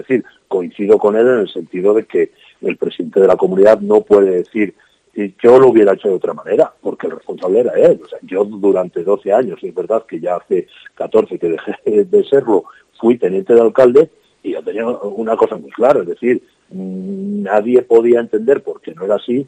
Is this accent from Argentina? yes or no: no; Castile and León, Spain; toda la zona oeste de la provincia, ha perdido uno de cada tres habitantes, que somos la provincia de España con menor tasa de actividad económica